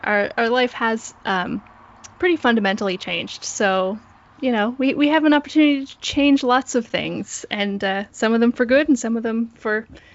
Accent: Canada; I am a Canadian.

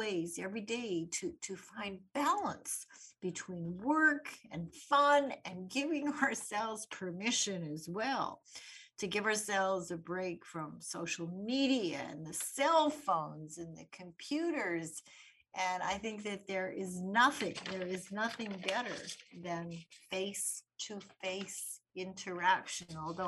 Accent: Winnipeg, Manitoba, Canada; When I was a little girl growing up in Winnipeg

